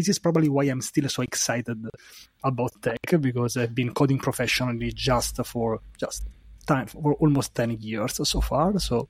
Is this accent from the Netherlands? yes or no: no; Rome, Lazio, Italy; developer advocate at DailyDev. I'm from Rome, Italy.